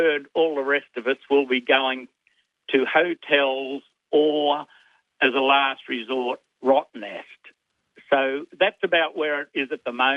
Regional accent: Bribie Island, Queensland, Australia; Well, we're from Bribie Island in Queensland.

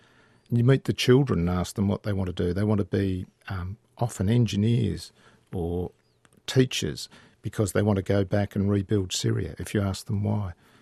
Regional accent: Australia; Well, as an Australian, I think, firstly, we view these people through the reportage from the media

